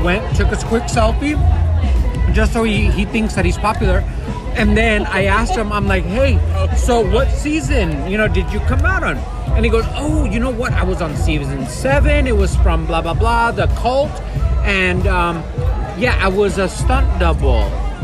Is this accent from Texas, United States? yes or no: yes; Texas, United States; No, honestly, you guys, hey, if you remember, I'm from Texas.